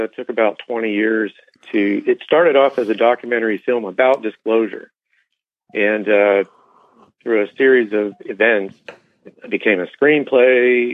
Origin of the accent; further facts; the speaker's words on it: Pennsylvania, United States; I had a very dramatic UFO sighting when I was a little boy in growing up in the Pennsylvania countryside